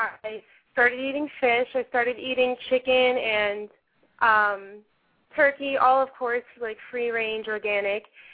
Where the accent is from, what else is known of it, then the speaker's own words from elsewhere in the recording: Mahwah, New Jersey, United States; I'm from Mahwah, New Jersey.